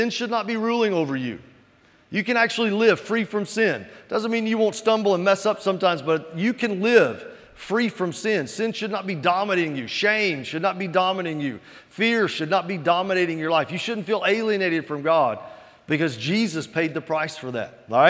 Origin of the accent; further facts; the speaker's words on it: Mississippi, United States; Man, I grew up in Mississippi. Grew up in the South.